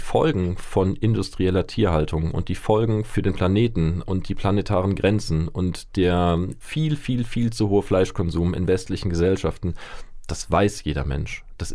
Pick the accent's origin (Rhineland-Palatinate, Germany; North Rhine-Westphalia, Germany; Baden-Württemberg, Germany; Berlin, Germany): Rhineland-Palatinate, Germany; Ich bin tatsächlich in Rheinland-Pfalz groß geworden, in der Nähe von Ludwigshafen, also einer sehr, sehr Ackerbau- oder gemüsebaustarken Region.